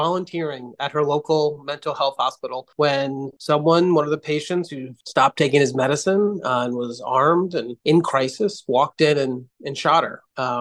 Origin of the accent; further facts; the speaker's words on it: Brooklyn, New York, United States; I grew up in Brooklyn, New York, between a couple of housing projects, and definitely saw violence in my community when I was growing up.